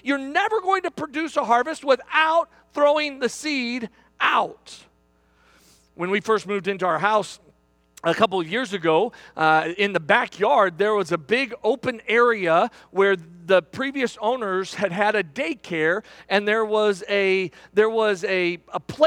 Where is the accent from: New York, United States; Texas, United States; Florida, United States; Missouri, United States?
Missouri, United States; St. Louis; In fact, I grew up here in St. Louis.